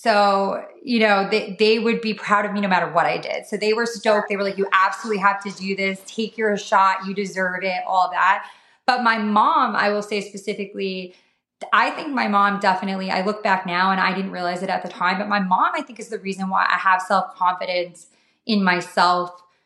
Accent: New York, United States; Like I'm from New York too. Like I hate to like be like that, but it is true. It's a mentality.

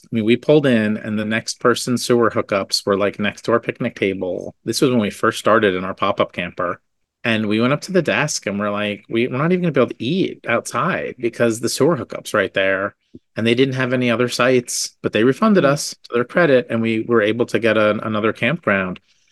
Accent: New Jersey, United States; And look, I'm from New Jersey.

